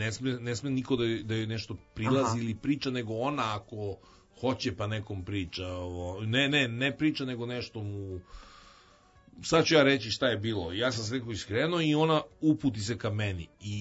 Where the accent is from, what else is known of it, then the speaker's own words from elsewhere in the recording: Belgrade, Serbia; ja sam odrastao pored Beogradskog Hyde Parka